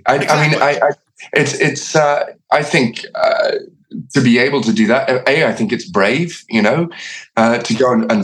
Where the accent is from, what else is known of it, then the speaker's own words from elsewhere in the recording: Isle of Man; I grew up on the Isle of Man, which is a Celtic nation. It's only about 40 miles off the coast of Ireland. I could see on a clear day the mountains of Mourne in Northern Ireland from the house I grew up in.